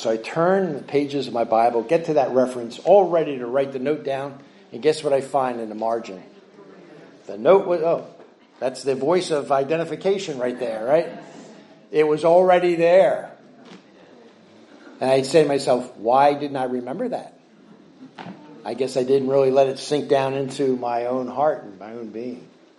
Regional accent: New Jersey, United States; Now, growing up at the Jersey Shore, I'm from this area. I live 15 minutes away from here. I grew up on the Jersey Shore.

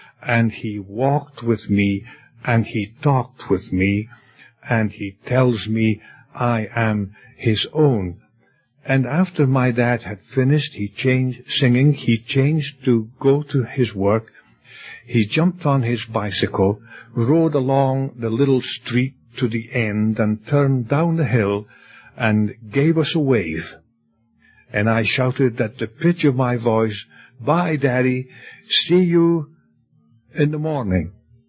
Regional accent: Scotland, United Kingdom; The area in which I was born in Scotland was beautiful.

